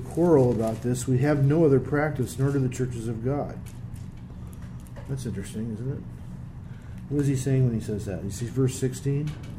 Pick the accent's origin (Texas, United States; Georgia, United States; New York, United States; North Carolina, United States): Texas, United States; A mean Texas chili, in fact. Because I'm from Texas.